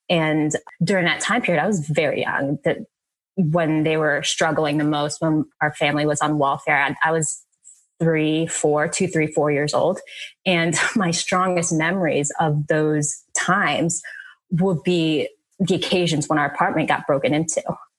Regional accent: Jersey City, New Jersey, United States; born there; So this was when I was born in Jersey City. So this is when we were living up there.

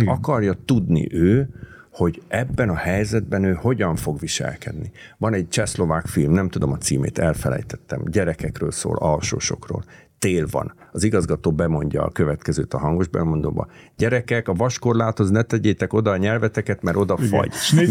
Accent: Budapest, Hungary; amikor én Óbudán nőttem fel, és a K-hídról ugráltak a fiúk a Dunába

